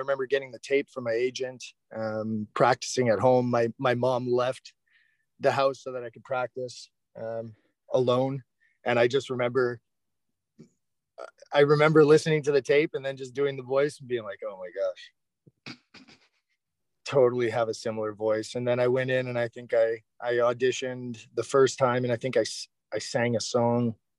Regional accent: Montreal, Quebec, Canada; I am from Montreal, yeah. Yeah, I'm from the West Island.

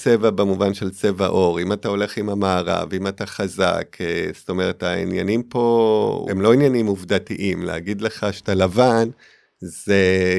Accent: United States; לא, אני יהודי ואז אני אמריקאי.

